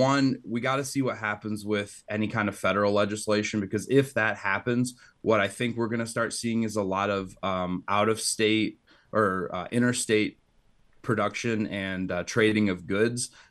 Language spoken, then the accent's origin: English; Midland County, United States; I mean, I've lived my whole life in Midland County. I love my hometown. I love Midland County.